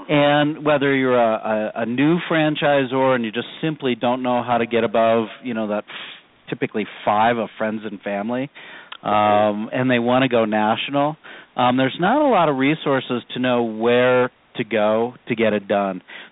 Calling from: Denver, Colorado, United States; Calling from Denver, Colorado.

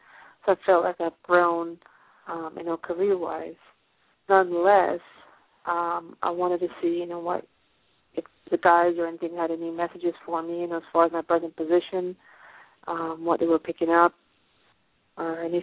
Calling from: Pennsylvania, United States; I'm calling from Pennsylvania.

